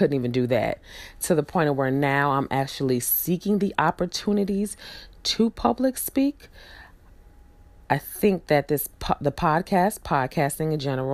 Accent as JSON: {"language": "English", "region": "New York", "country": "United States", "tie": "born or raised there", "also_born_or_lived": "Houston", "moved": "yes", "lives_now": "Mississippi, United States", "said": "I grew up in New York, I moved to Houston, Texas, of all places. And then from Houston, Texas, I moved to Mississippi, of all places."}